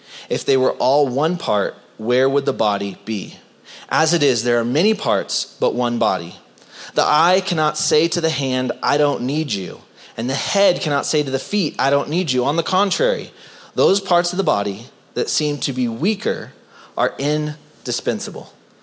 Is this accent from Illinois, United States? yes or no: no; San Diego, California, United States; All right, I'm from San Diego. I like the warm.